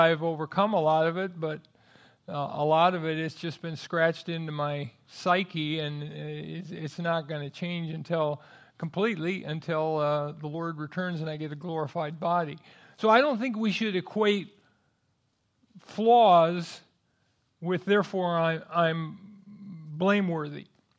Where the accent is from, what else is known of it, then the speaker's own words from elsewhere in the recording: California, United States; Or I grew up in California, and Blythe is a place you wouldn't want to be the mayor, I don't think.